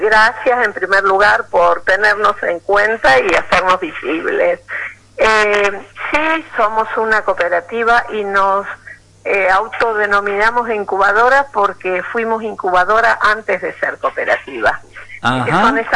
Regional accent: Pérez, Santa Fe, Argentina; Nosotros estamos en Pérez. Claro. Sí, yo crecí, nací en Pérez.

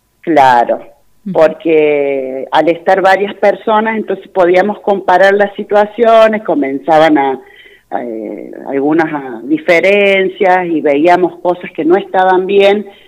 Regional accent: San Juan, Argentina; moved away as an adult; now in Chubut, Argentina; yo soy de San Juan, pero hace más de 21 años que vivo acá en la Patagonia, en Chubut.

